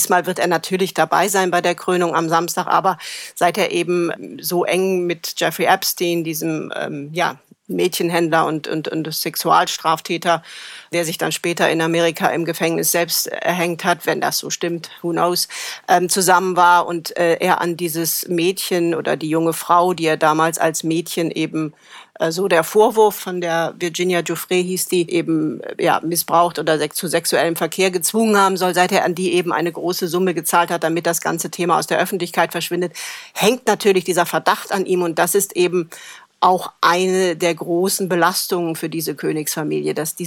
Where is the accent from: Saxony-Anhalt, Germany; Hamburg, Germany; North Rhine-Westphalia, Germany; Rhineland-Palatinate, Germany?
North Rhine-Westphalia, Germany; Cologne; Ich bin einfach ganz normal in Köln geboren und aufgewachsen